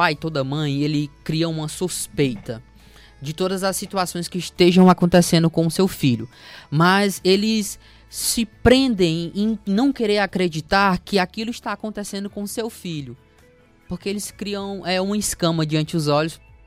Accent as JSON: {"language": "Portuguese", "town": "Nova Russas", "region": "Ceará", "country": "Brazil", "tie": "born or raised there", "said": "eu nasci e me criei aqui em Nova Russas. Minhas raízes são daqui, meu pai, minha mãe."}